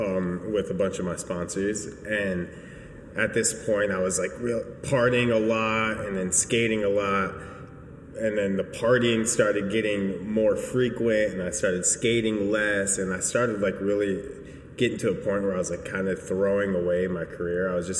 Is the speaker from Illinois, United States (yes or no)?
yes; Chicago, Illinois, United States; I grew up in Chicago.